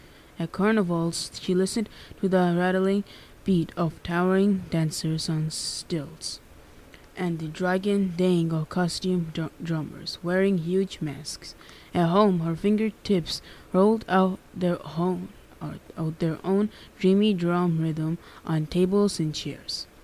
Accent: Hudson, New York, United States; I'm 13 years old, and I'm also from Hudson.

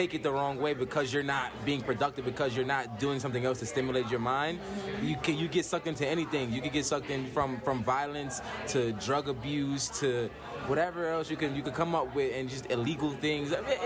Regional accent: Brooklyn, New York, United States; Well, I grew up in Brooklyn, New York, so in Brooklyn, violence is everywhere.

